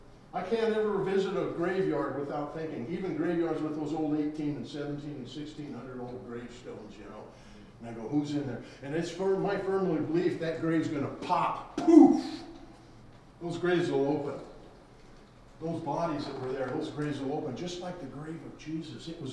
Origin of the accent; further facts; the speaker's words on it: North Dakota, United States; I'm from North Dakota, and we have a very large snow removal business because we get a lot of snow.